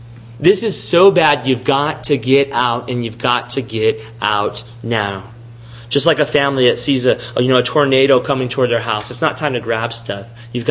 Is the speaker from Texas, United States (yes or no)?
yes; Texas, United States; I would look at that as a Texan and not really know what winter is.